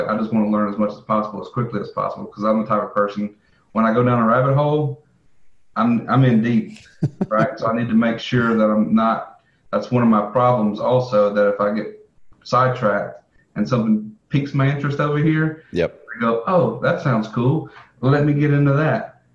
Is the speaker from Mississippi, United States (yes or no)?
yes; Mississippi, United States; And look, I'm from Mississippi. I never was much of a reader.